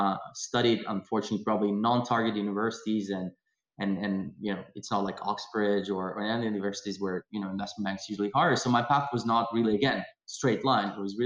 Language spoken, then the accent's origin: English; Lithuania; now in Glasgow, United Kingdom; I was born and raised in Lithuania, went to school here